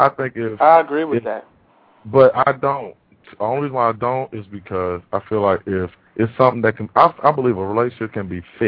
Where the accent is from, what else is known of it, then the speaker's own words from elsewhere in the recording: Indianapolis, Indiana, United States; I'm not sure what city you're from, but I'm from Indianapolis.